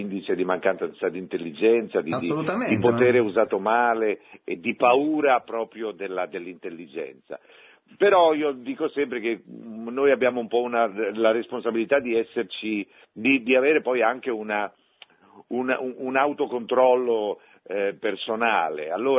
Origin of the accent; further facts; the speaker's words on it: Genoa, Liguria, Italy; io ero, essendo genovese, ero quello più legittimato